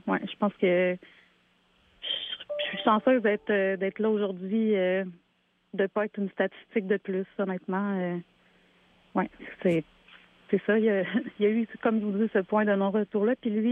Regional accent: Canada; je suis canadienne

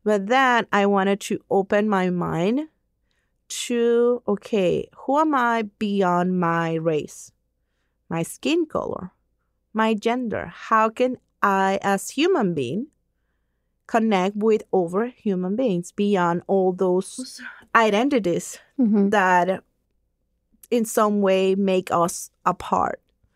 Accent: Venezuela; English is a second language; now in United States; But then I live in different states of Venezuela until I moved here.

